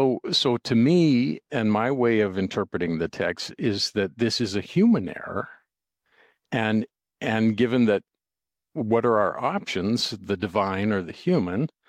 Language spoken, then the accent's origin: English; Utah, United States; accent: Utah dialect; Now, when I was growing up and I was a kid, what I heard in the Utah dialect is, I took it for granted.